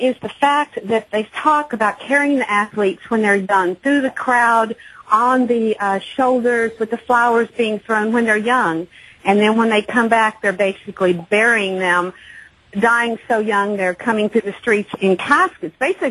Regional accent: Texas, United States; Native Texan. I'm 61 years old, and I'm tired of all of these old war monsters, as I call them. I grew up in Texas during the Vietnam War. I was a teenager.

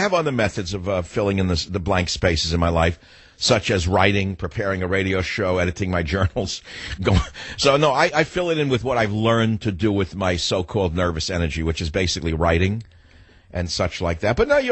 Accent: New York, United States; now in San Francisco, United States; I'm originally from New York, lived in San Francisco all these years.

